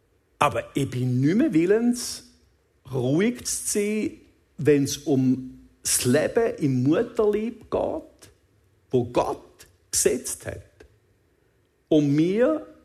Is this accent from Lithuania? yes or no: no; Switzerland; Ich glaube auch, dass es uns als Schweizer ein Segen ist